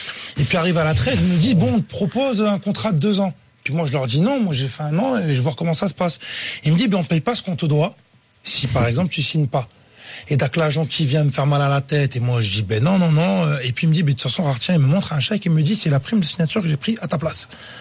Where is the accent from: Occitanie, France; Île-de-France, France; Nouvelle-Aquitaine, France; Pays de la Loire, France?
Pays de la Loire, France; Nantes; born there; Je suis né à Nantes